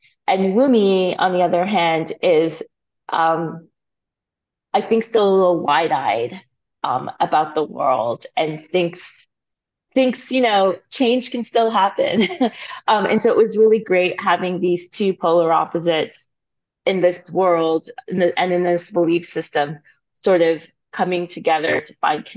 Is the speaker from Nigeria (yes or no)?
yes; Nigeria; also born or lived in Canada; now in United States; So myself, I'm a double immigrant. You know, I immigrated from Nigeria to Canada, and then from Canada to the States.